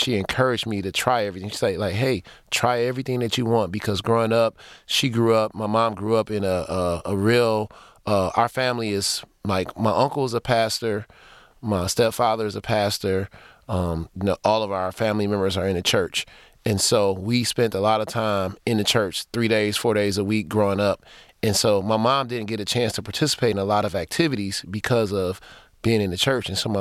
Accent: Detroit, Michigan, United States; Man, growing up on the east side of Detroit, the one thing that I remember the most is that my mom always figured out how to get things done.

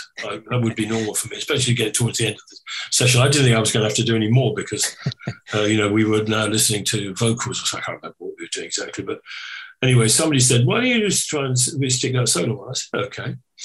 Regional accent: Ireland; That sounds really Irish, doesn't it? I am Irish, so loud.

